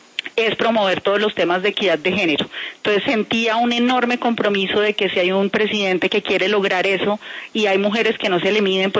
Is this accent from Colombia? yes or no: yes; Colombia; como colombianos